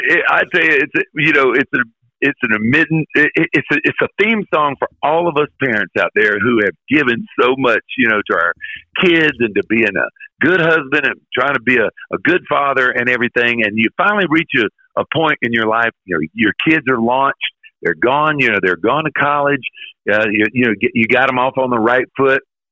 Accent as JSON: {"language": "English", "region": "Florida", "country": "United States", "tie": "born or raised there", "said": "when I moved back to Florida, my home state, there was a box of letters, like 50 something letters."}